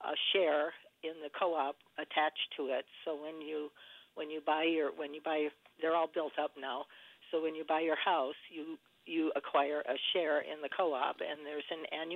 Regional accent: Madison, Wisconsin, United States; now in Sturgeon Bay, United States; I grew up in Crestwood on the west side of Madison.

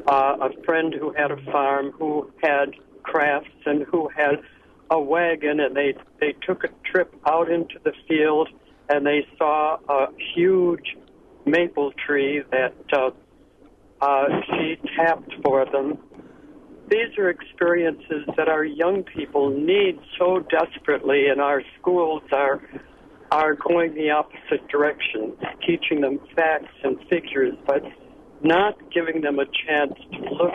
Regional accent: Wisconsin Dells, Wisconsin, United States; the school board in Wisconsin Dells, my hometown

